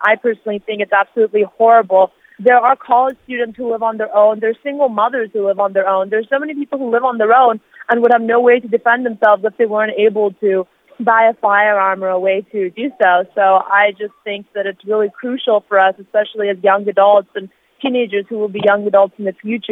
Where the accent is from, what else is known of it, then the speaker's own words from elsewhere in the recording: California, United States; I'm from California.